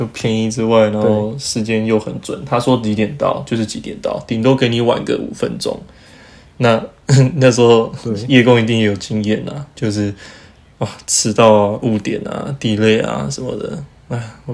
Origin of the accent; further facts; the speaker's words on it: Taiwan; 我们台湾人被分散在德国的各地，就是有人像叶公他就在北部，那我就在西部